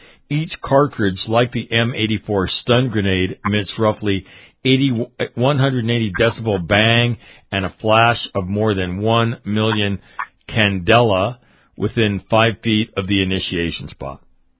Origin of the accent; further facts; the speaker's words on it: California, United States; And look, I was born and raised in California.